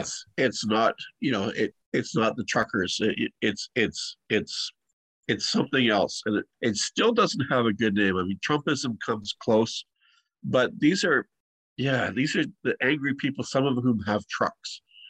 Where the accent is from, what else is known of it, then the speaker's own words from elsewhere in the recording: Canada; Boy, I'm such a Canadian. It's going to go up to 32 degrees this week.